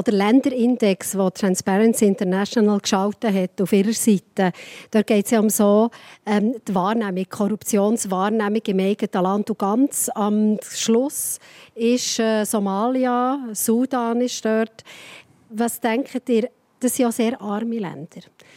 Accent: Switzerland; Sind wir Schweizer so Hösler

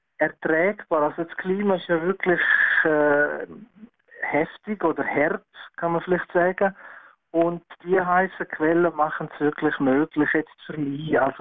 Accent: Graubünden, Switzerland; für mich als Bündner ist natürlich das Meer so faszinierend. Das haben wir ja nicht im Bündnerland.

